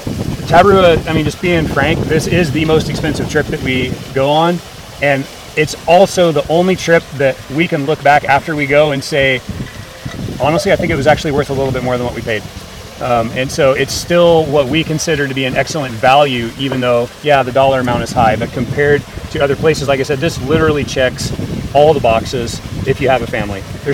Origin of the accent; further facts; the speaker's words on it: Encinitas, California, United States; So I grew up in, you know, Cardiff, Encinitas back in the 90s at a spot called Seaside.